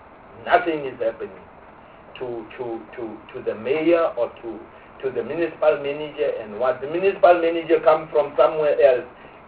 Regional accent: Free State, South Africa; I see here, I'm from the Free State. It's my province.

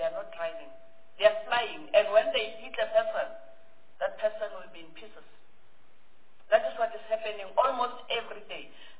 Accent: Mpumalanga, South Africa; I'm from Mpumalanga

